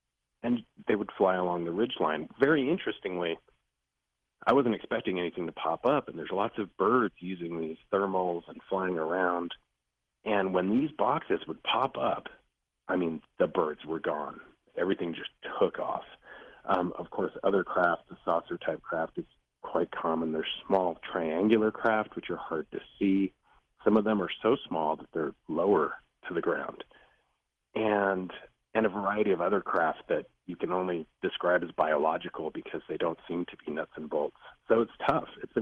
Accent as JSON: {"language": "English", "country": "Costa Rica", "tie": "born there", "second_language": "English", "said": "I was born in Costa Rica, so English is my second language. And when I kind of tell them that, my mom's from Costa Rica"}